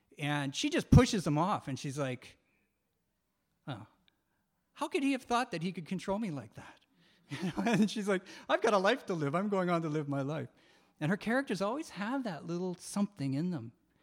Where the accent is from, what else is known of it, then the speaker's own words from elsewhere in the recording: Canada; as a Canadian